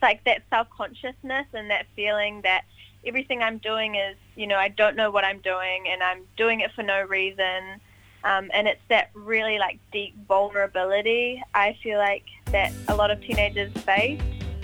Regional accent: Palmerston North, Manawatū-Whanganui, New Zealand; We're from Palmerston North

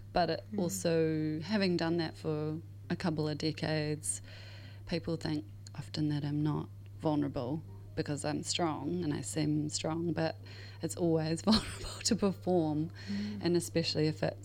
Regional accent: Auckland, New Zealand; because it's my hometown

